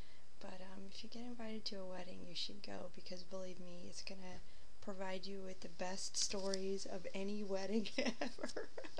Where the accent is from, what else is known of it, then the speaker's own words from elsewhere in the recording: Florida, United States; And I'm originally from Florida. I've lived all over, but that's where I'm from, and I have a house in Orlando, among other places.